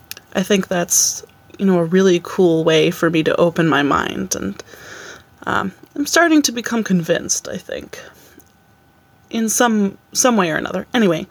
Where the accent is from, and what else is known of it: Albany, New York, United States